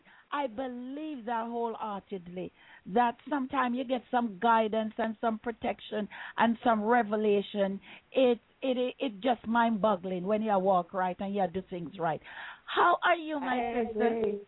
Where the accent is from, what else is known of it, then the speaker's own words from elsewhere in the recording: Jamaica; I have a duty as a Jamaican that I must think not of myself